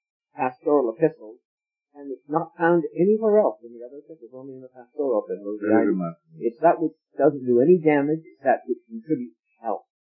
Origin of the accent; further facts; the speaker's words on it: Canada; And as a Canadian, maybe I can say it.